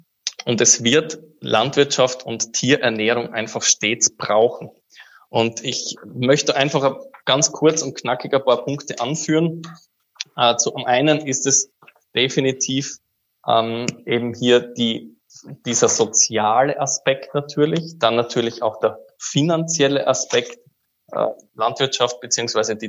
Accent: Styria, Austria; Ich komme aus der Südoststeiermark. Das ist eine absolute Gunstlage für Mais.

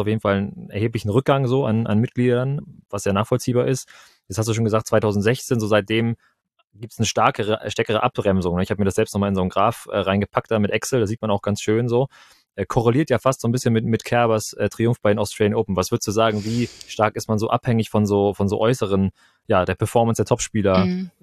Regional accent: Kiel, Schleswig-Holstein, Germany; Ich komme hier aus dem Norden, ganz oben aus Kiel.

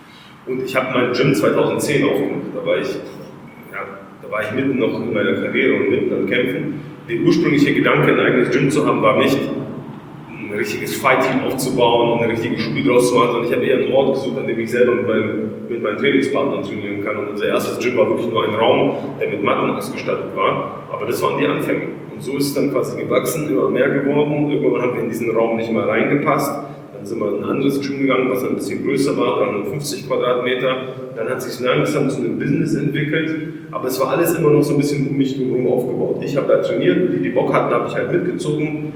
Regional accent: Balingen, Baden-Württemberg, Germany; wir kommen hier aus Balingen, du aus Albstadt, aber das ist eine sehr ländliche Region

